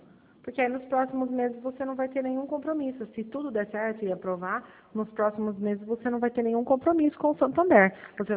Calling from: Araçatuba, São Paulo, Brazil; Eu estou aqui em Araçatuba

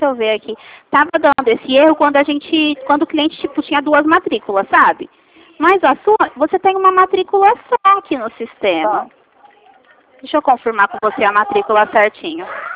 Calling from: Ribeirão Preto, São Paulo, Brazil

